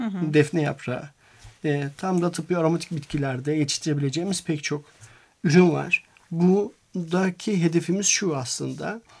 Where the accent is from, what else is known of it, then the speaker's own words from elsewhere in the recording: Afyonkarahisar, Turkey; Türkiye'de işte ben Afyonluyum